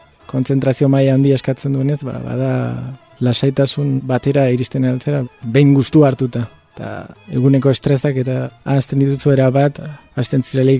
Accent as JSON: {"language": "Basque", "town": "Vitoria-Gasteiz", "region": "Basque Country", "country": "Spain", "tie": "born or raised there", "said": "unibertsitate garaia bukatu eta berriz sorterrira itzuli nintzen Gasteizera"}